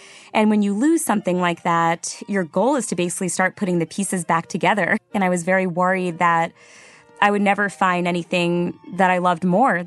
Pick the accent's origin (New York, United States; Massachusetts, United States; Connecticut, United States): Connecticut, United States; Cheshire; I grew up in Cheshire, Connecticut.